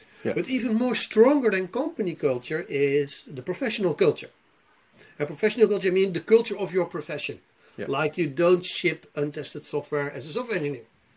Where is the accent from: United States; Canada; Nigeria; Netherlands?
Netherlands; English is a second language; I mean, I'm from the Netherlands. We're with 16 million and even, or 17 million